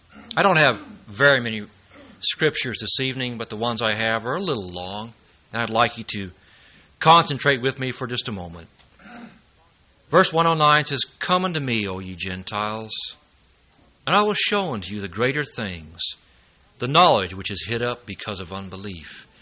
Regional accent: United States; And I just wanted to mention that I, as an American, walking around, sometimes I don't see.

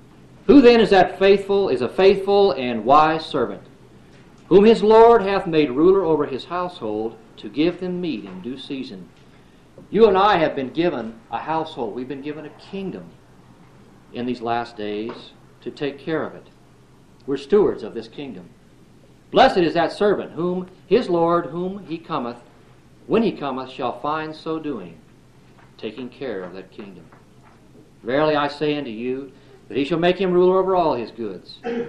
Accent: Sedona, Arizona, United States; Well, in the town I grew up in Sedona, Arizona, there was a guy named Bob Bradshaw.

